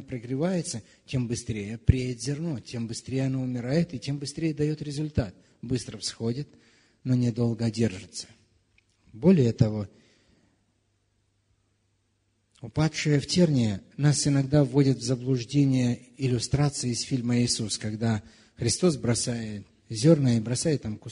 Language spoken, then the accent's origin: Russian; Moldova; Я вспоминаю, я вырос сам в Молдавии